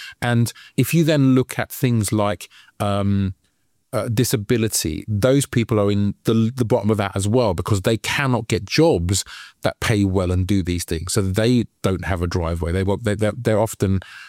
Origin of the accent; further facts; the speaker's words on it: London, United Kingdom; I grew up in West London, and it was a multicultural area.